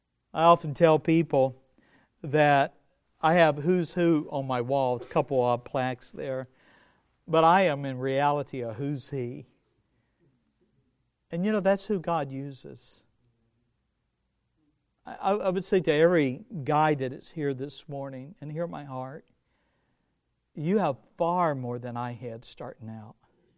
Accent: United States; accent: Southern; And you can probably hear a little bit of Southern in my accent. I grew up about an hour from here. I grew up in the country near Saps Cross Road, and I went to a school called Buford.

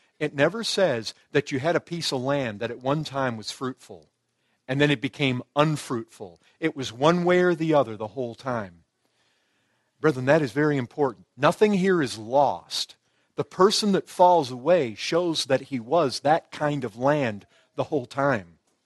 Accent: Great Lakes, United States; Folks, I grew up around Lake Michigan. Some of you might have grown up around large bodies of water, oceans. We had pretty serious undertows in certain parts of Lake Michigan, and there were lifeguards.

